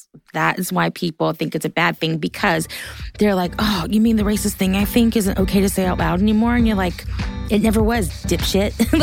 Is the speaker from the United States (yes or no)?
yes; the South, United States; Like, I'm a Southerner too.